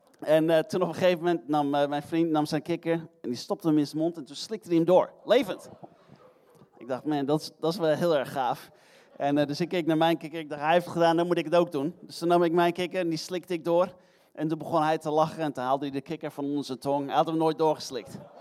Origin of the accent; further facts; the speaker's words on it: Heerde, Gelderland, Netherlands; moved away; En ik kom uit Heerde. Sommigen van jullie kennen mij toen ik nog heel erg jong was.